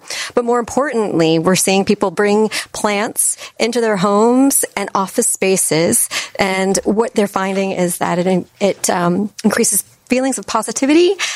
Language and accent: English; Massachusetts, United States; now in Chicago, United States; I came here from Massachusetts, and I never left, much to my family's chagrin.